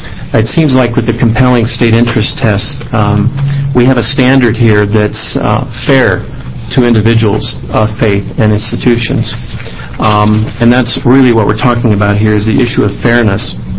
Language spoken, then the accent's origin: English; Portland, Oregon, United States; I come from Portland, Oregon, and I work for the Seventh-day Adventist Church.